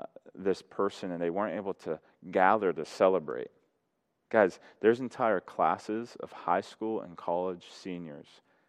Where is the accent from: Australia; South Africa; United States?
United States; Colorado; I grew up in Colorado, and I remember in 1997, I was a little kid, we had a blizzard